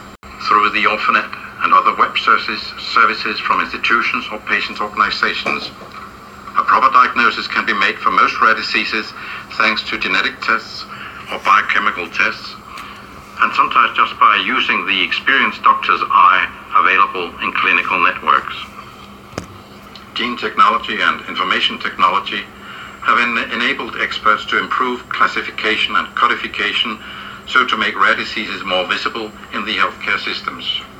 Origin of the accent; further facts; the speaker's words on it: Denmark; English is a second language; My home country is Denmark. Denmark is part of Scandinavia.